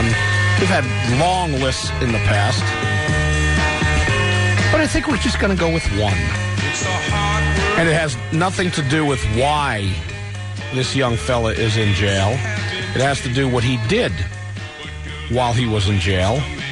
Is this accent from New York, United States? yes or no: no; New Jersey, United States; I grew up in Jersey.